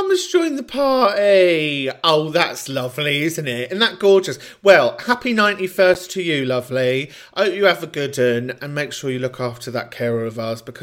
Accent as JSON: {"language": "English", "town": "Camden", "region": "London", "country": "United Kingdom", "tie": "born or raised there", "said": "particularly where I grew up in Camden"}